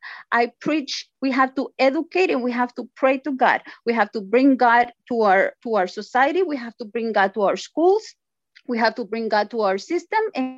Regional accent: El Salvador; Like I said, I'm from El Salvador.

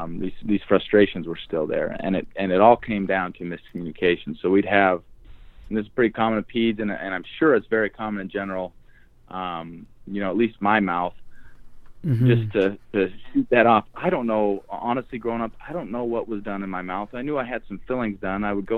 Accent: Salt Lake City, Utah, United States; So I grew up in Salt Lake City, Utah. Did undergrad at Southern Utah University.

